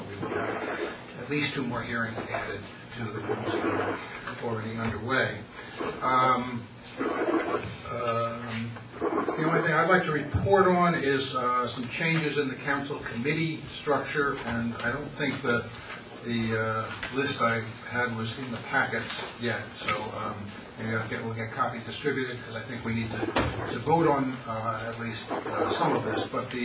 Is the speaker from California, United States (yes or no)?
no; Sergeantsville, New Jersey, United States; I'm from Surgeonsville in Hunterdon County.